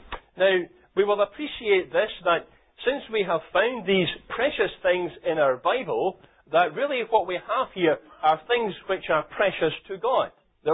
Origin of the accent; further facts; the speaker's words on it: Lesmahagow, Scotland, United Kingdom; with a young chap that I grew up with in Lismahago.